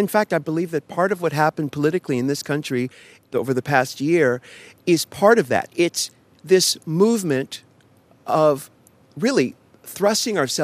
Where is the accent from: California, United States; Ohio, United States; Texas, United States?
California, United States; San Diego; when I was a kid, I'm from San Diego, I would take the bus out to the beach.